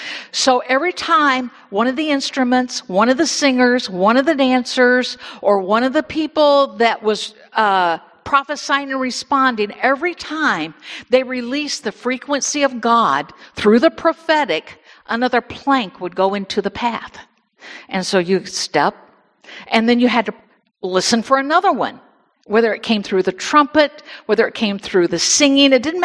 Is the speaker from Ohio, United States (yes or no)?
no; Indiana, United States; now in Michigan, United States; Years ago, I came from Indiana. I've lived most of my adult life in Michigan